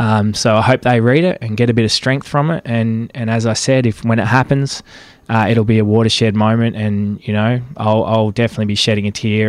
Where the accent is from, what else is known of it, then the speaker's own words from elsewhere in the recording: Casterton, Victoria, Australia; now in Melbourne, Australia; I grew up in Casterton, some 400 kilometres from Melbourne, and I'll openly say I did not know a gay person growing up, not until I left high school and came to Melbourne.